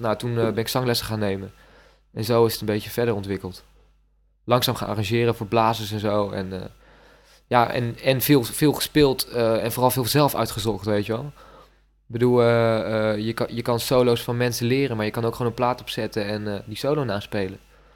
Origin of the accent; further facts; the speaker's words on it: Leiden, South Holland, Netherlands; also born or lived in Friesland; now in Groningen, Netherlands; Ik kom oorspronkelijk uit Leiden. Toen zijn mijn ouders verhuisd naar Friesland en sinds kort woon ik in Groningen, zeg maar. En ik ben 19 jaar.